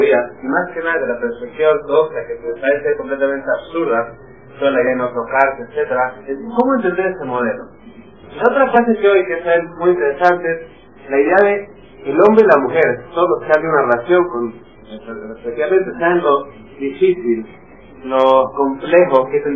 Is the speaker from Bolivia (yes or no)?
no; Mexico; Yo vengo de México. No vengo de una familia religiosa